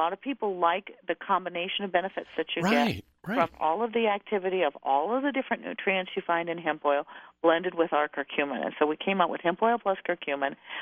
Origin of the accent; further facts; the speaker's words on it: Midwest, United States; Honestly, I'm cheap. I'm from the Midwest.